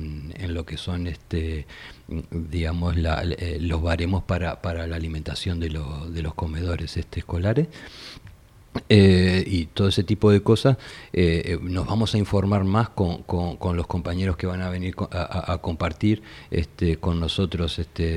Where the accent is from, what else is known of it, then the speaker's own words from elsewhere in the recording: Uruguay; Al menos nosotros que venimos de afuera eso lo percibimos bastante claro, ¿verdad? Nosotros somos de Uruguay.